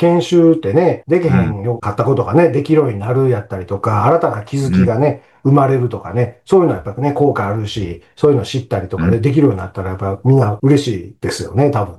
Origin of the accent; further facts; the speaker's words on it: Osaka, Japan; 僕も大阪出身ですけどね。